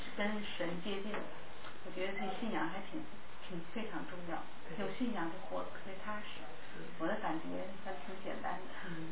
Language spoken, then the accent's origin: Chinese; China; 我一直从大陆过来的，也是大陆的